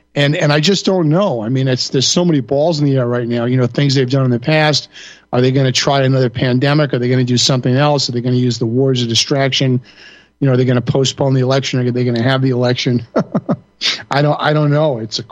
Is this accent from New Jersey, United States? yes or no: no; Long Island, New York, United States; where I grew up in Long Island, New York